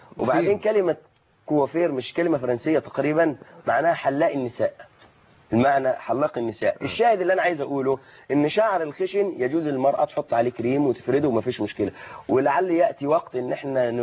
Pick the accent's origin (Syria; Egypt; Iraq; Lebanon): Egypt